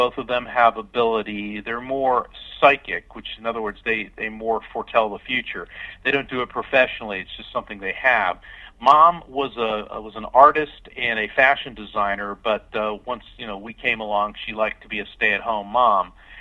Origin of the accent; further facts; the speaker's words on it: Melbourne, Florida, United States; I grew up in Florida, actually Melbourne, Florida, and I still live here and practice.